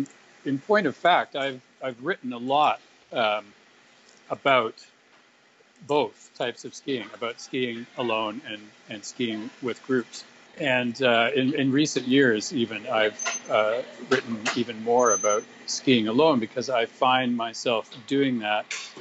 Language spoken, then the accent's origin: English; Toronto, Ontario, Canada; moved away as an adult; I'm calling from Toronto, Canada. And I don't live here, but this is where I grew up, and this is where I was living when I got involved with Powder back in the day, and I moved from here to California to be managing editor